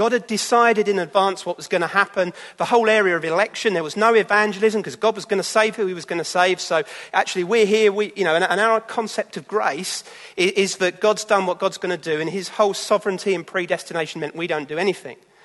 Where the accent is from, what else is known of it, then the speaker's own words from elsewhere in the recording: South East England, United Kingdom; And I grew up in Kent.